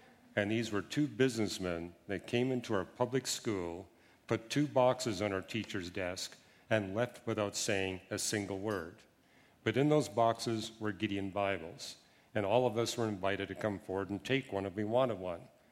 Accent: Canada; now in United Kingdom; Now, growing up in Canada, I didn't meet Christians till I was 27 years of age. It's different from here in Britain and the U.S.

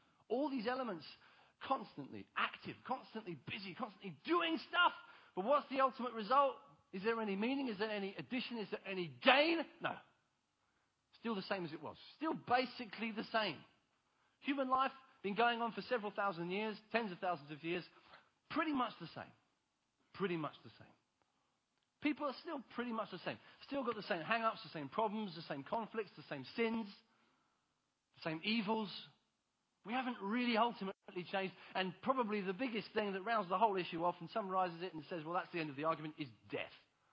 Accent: United Kingdom; I suppose that's part of being British, is this kind of, you know, we're British.

